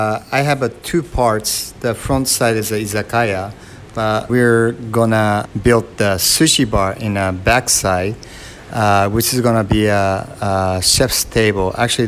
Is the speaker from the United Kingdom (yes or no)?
no; Kawasaki, Kanagawa, Japan; I'm from Kawasaki, Japan. Kawasaki is it's a 5 minutes drive from Tokyo.